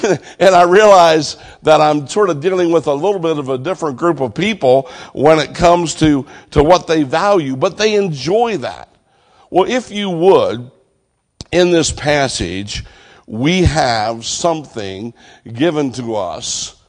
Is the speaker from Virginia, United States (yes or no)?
yes; Winchester, Virginia, United States; I come from Winchester, Virginia, and it's on the top of Interstate 81.